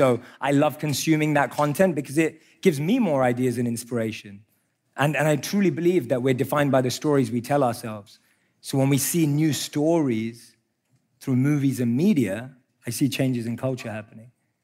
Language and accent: English; London, United Kingdom; I grew up in London.